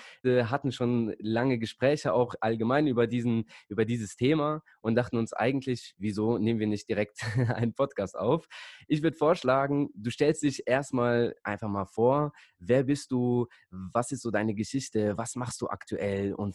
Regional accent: Bonn, North Rhine-Westphalia, Germany; so wie Leute aus Bonn, wir sagen so oft so, ja, wir kommen ja aus dem Ruhrgebiet.

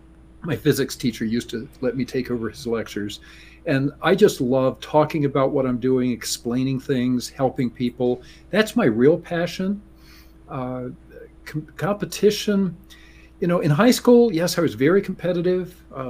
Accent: Baltimore, Maryland, United States; now in New Jersey, United States; So I was born in Baltimore. Grew up in the northern part, went to a very nice high school, had two brothers and a sister.

